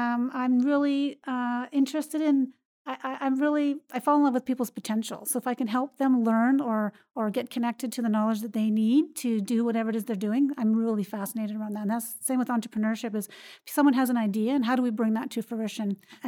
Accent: Calgary, Alberta, Canada; also born or lived in Pincher Creek; And then I moved to Calgary, where I lived in a number of places. I only remember an apartment in Malin Heights was the last place I remember living.

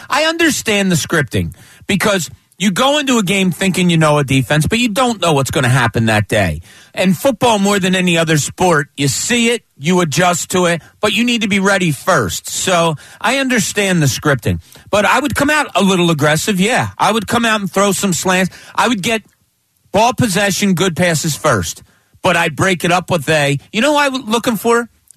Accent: New Jersey, United States; Where I grew up in Jersey, where my friends lived in Jersey, that would be considered East Philadelphia.

